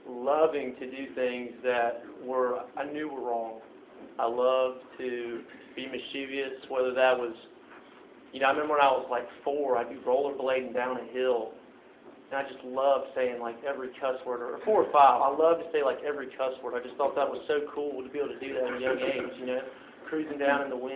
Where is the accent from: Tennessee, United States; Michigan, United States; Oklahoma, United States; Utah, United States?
Tennessee, United States; Memphis; moved away as an adult; now in Atlanta, United States; I'm 22 years old. I was born in Memphis, Tennessee, and lived there my entire life. I've only been here in Atlanta for a little over 2 years.